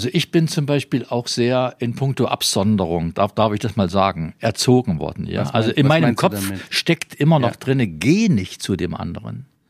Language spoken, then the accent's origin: German; Lychen, Brandenburg, Germany; Im Falle von Bergneustadt oder Lüchen, wo ich herkomme, Brandenburg